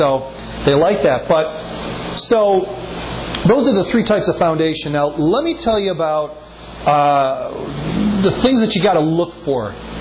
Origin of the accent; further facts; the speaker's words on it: Buffalo, New York, United States; And then there's one that you hardly ever see that I grew up in Buffalo